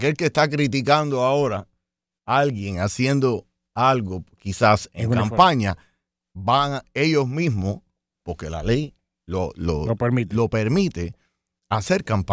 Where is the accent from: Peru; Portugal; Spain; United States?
United States; Hialeah, Florida; also born or lived in Cuba; Vine a Miami-Dade, me crié en Miami-Dade, soy de Hialeah, nací en Cuba, pero criado en Hialeah, en todas las escuelas públicas ahí, estudié aquí en Miami también, en Barry University